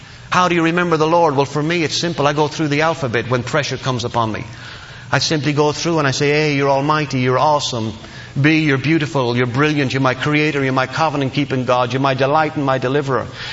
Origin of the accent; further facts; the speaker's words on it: Ireland; When I was growing up in Ireland, my mom and dad have a home.